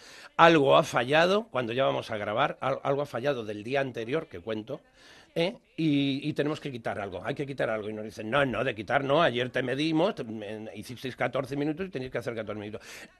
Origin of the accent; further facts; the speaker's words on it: Brazatortas, Castilla-La Mancha, Spain; Sí, Brazatorta, mi pueblo, podría haber sido mi pueblo.